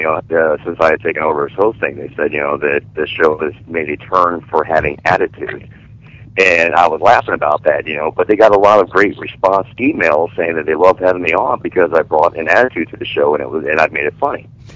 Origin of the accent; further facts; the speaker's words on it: Bradenton, Florida, United States; here in my hometown of Bradenton, Florida